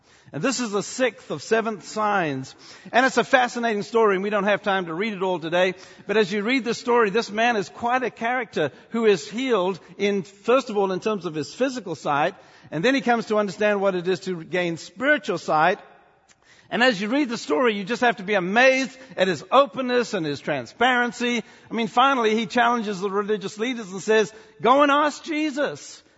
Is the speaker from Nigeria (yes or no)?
yes; Nigeria; Growing up in Africa, I was born in Nigeria in a Southern Baptist missionary hospital.